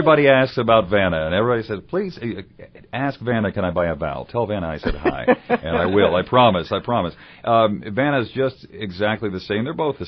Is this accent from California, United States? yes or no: no; Huntington, West Virginia, United States; I was born here. My dad, Grayson, we lived up on the south side of Huntington here, Memorial Park Drive